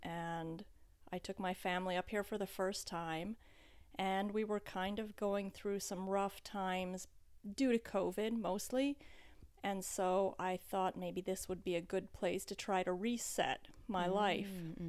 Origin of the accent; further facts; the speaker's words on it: Calumet, Michigan, United States; I grew up in Calumet, so that's about 36 miles away from Copper Harbor, and I went to school there from kindergarten onward.